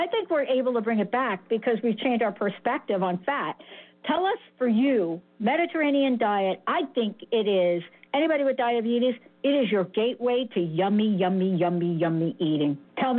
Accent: Bronx, New York, United States; Uncle Ralph in the Bronx, we're from the Bronx

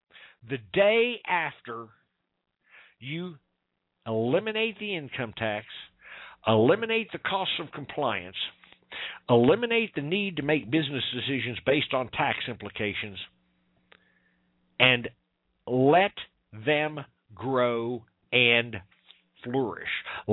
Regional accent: Missouri, United States; I'm from Missouri. If you're listening from outside the state, Missouri Grassroots Coalition Radio should have given it away.

